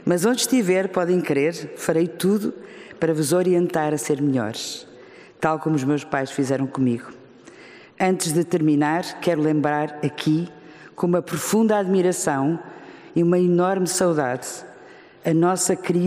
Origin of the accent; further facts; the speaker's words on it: Angola; also born or lived in Évora, Portugal / Covilhã, Portugal / Lisbon, Portugal; quando comecei a crescer em Angola, uma das terras que mais adoro e que ainda hoje sinto o cheiro, e onde deixei muitas e muitas amizades nos anos que por lá passei.